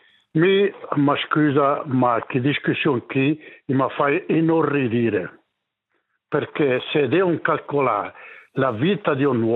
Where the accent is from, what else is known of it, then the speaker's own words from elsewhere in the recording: Ticino, Switzerland; mi parli come ticinese, come allevatore, come agricoltore, come membro di una società contro i lupi.